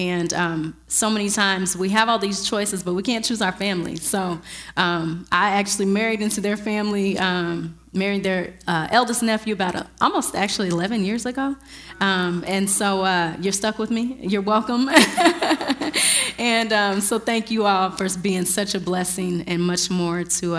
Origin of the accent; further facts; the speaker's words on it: Georgetown, Illinois, United States; I am originally from Georgetown, Illinois, and I really have a huge family.